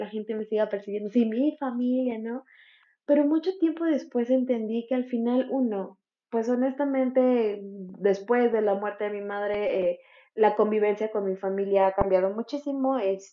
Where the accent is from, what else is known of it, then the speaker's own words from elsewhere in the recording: State of Mexico, Mexico; moved away; Conforme fui creciendo, entré a la universidad, me mudé lejos del Estado de México